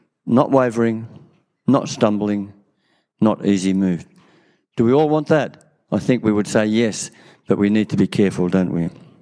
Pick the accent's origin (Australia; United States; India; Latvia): Australia; Lake Macquarie, New South Wales; I grew up on Lake Macquarie in New South Wales.